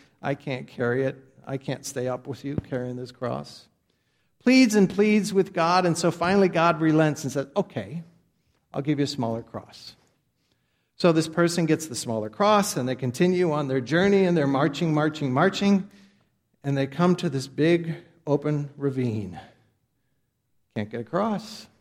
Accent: St. Louis, Missouri, United States; I grew up in St. Louis, you know that by now, and they have that beautiful gateway arch

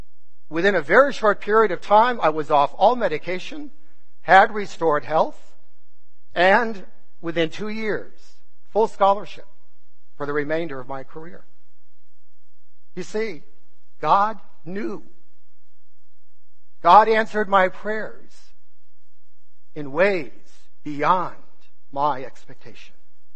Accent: Massachusetts, United States; I was awarded a 4-year full scholarship to a college in my home state of Massachusetts.

